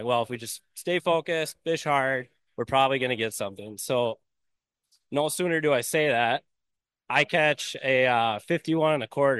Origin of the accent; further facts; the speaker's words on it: Hastings, Minnesota, United States; I'm from the Twin Cities area out of Hastings. So I fish those metro waters that nobody wants to go